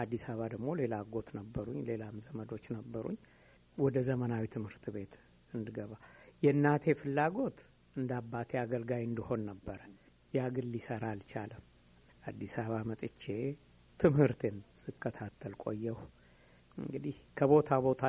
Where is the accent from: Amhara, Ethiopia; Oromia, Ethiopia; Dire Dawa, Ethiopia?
Oromia, Ethiopia; Adaberga; also born or lived in Addis Ababa; እና መጨረሻ ላይ እኔና እህቴ እንደው ከሞት እንድንተርፍላቸው ከነሱ አካባቢ ሰውረውን ወደዚህ ወደ ከተማ መጣን፣ ወደ አዲስ አበባ። ለአዲስ አበባ ቅርብ ነው፣ አዳበርጋ የሚባል ቦታ።